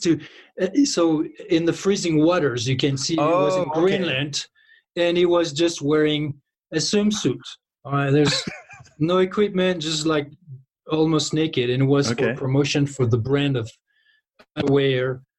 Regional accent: Île-de-France, France; I grew up close to Paris.

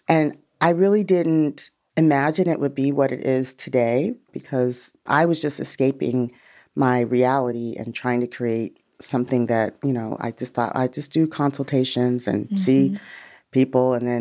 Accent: Los Angeles, California, United States; I was born in Los Angeles. No. But I grew up in Los Angeles, went away to school

